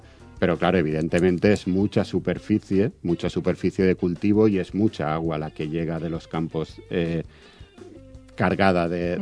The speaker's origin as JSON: {"language": "Spanish", "region": "Valencian Community", "country": "Spain", "said": "yo como valenciano y como muchos años que he trabajado aquí, en este parque"}